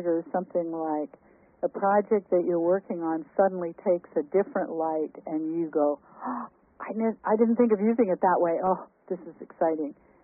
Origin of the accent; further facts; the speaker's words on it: Canada; moved away; That was a call from Canada, which was my home country. I've been in this country for many years now, 22, I think, actually. But I have many friends in Canada, and we live right by the border.